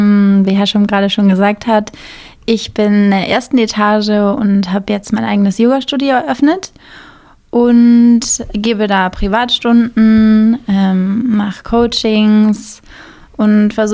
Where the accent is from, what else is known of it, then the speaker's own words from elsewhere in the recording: Syke, Lower Saxony, Germany; ich bin in Sieke aufgewachsen, da auch zur Schule gegangen und habe so noch nie in Bremen gewohnt. Also seit einem Jahr wohne ich jetzt hier, seit März 2019.